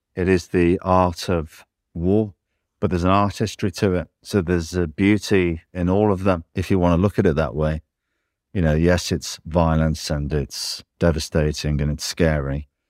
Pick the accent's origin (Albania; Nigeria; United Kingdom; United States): United Kingdom; England; And I'm English, and I'm not used to guns